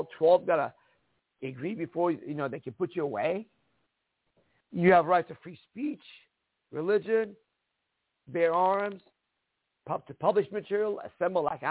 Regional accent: Iran; now in United States; I'm from Iran. We had no freedoms there.

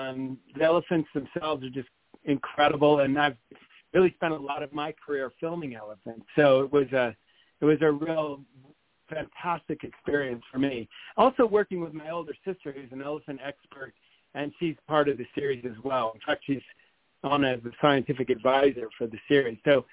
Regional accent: Kenya; at the time I was raised in Kenya, in East Africa. My family worked in wildlife conservation.

